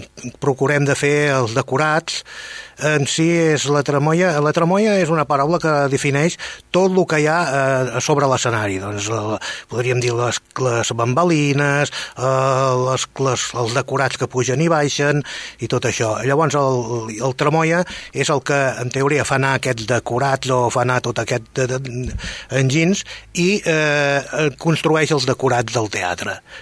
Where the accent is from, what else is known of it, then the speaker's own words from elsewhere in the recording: Catalonia, Spain; també em moc bastant per Terrassa, de Vallès, sóc persona del Vallès en si.